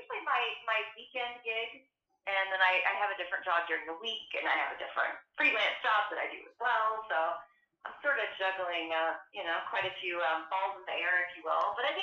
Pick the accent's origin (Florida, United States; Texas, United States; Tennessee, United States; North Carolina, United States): Texas, United States; And growing up in Texas, I always had this sense that I really didn't belong there.